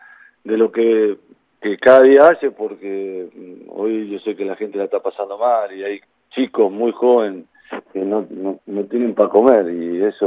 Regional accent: Mendoza, Argentina; soy mendocino

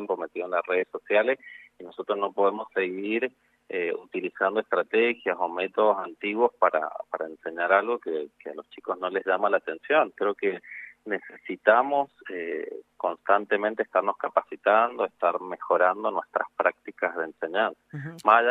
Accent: Maipú, Mendoza, Argentina; ahora estoy viviendo en ciudad, ya hace 5 años estoy viviendo acá en ciudad, pero sí, toda mi vida me crié en Lunlunta y en Maipú, así que bueno. Pero sí, mendocino de pura cepa.

